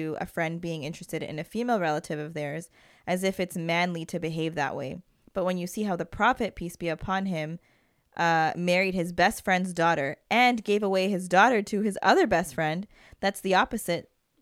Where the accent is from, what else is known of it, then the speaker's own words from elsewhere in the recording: Nigeria; Yes, I'm from Nigeria. Love all the way from Nigeria.